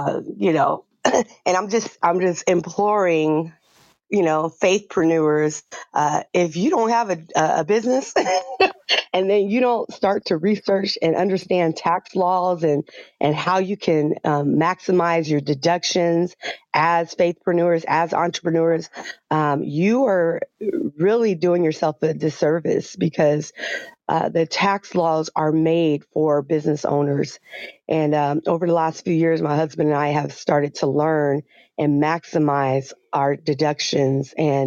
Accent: California, United States; I am hailing from Southern California.

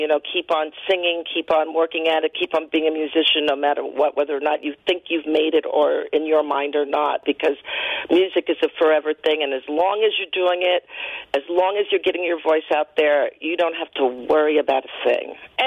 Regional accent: Bronx, New York, United States; I grew up in the Bronx in like a neighborhood that was, you know, pretty much integrated and but pretty much concrete.

